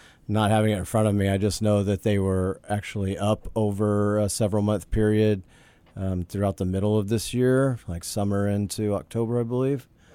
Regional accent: Louisiana, United States; Well, growing up in Louisiana, we'll go back to that again. There was free rein over your fireworks back when I was a kid, so.

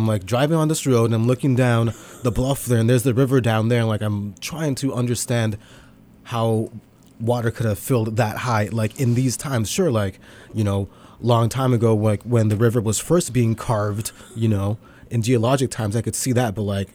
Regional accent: San Diego, California, United States; I'm from San Diego, and I guess the only experience I have with flooding is up here

